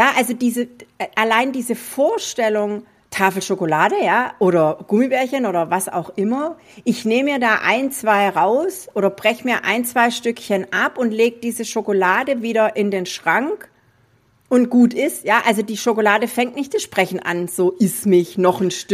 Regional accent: Swabia, Germany; Also für alle, die es noch nicht gehört haben, ich bin Schwäbin.

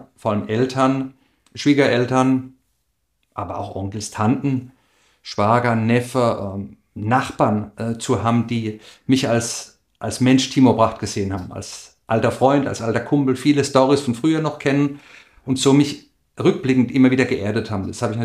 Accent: Eberbach, Baden-Württemberg, Germany; ich bin hier aufgewachsen, in der Region geboren, zur Schule gegangen, studiert und meinen Sport gemacht. Und konnte zum Glück auch hier wohnen bleiben.

